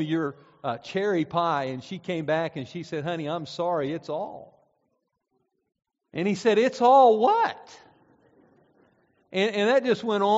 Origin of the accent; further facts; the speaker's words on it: Pennsylvania, United States; I was from Snyder County, Pennsylvania, and I spelled it S-C-H-N-Y-D-E, Schneider County.